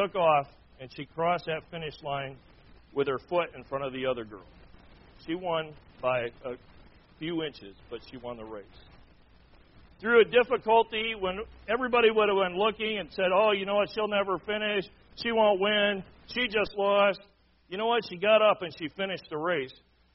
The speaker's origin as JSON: {"language": "English", "town": "Foster Area", "region": "Michigan", "country": "United States", "tie": "born or raised there", "said": "You know, as a young man growing up in Foster Area, Michigan, and some I talked to from Michigan kind of know where Foster Area Mayville is, but Foster Area, Michigan is a spot on the map."}